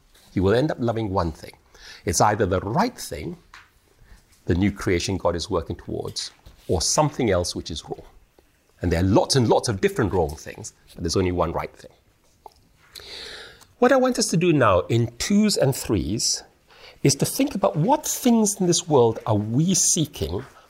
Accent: Singapore; moved away; And I come from Singapore, as I said last night

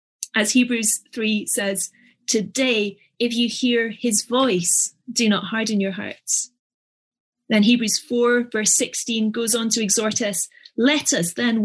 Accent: Scotland, United Kingdom; It's a Highland cow because I'm Scottish.

